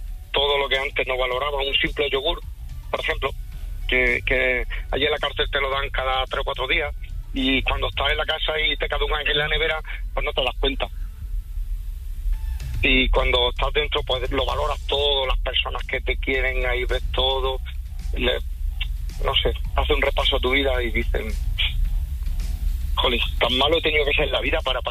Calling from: Jaén, Andalusia, Spain; Desde Jaén.

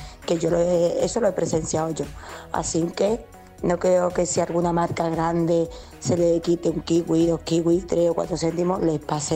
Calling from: Seville, Andalusia, Spain; de Sevilla.

